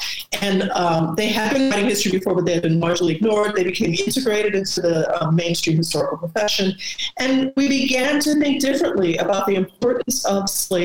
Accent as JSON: {"language": "English", "region": "the South", "country": "United States", "tie": "born or raised there", "said": "I grew up in the South. I thought, as many people still do, that slavery was mostly about the South."}